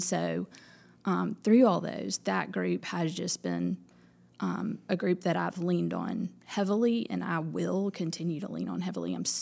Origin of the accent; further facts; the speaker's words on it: Mobile, Alabama, United States; also born or lived in Birmingham, Alabama; I grew up in Mobile.